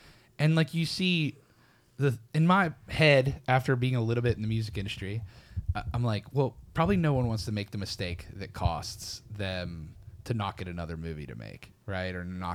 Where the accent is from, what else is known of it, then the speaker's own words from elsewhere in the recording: Pennsylvania, United States; It's a dude, like my hometown. I grew up in southwestern Pennsylvania, about an hour south of Pittsburgh.